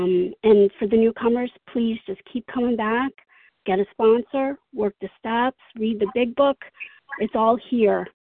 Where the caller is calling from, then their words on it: New York, United States; Hi, good morning. This is … I'm from New York.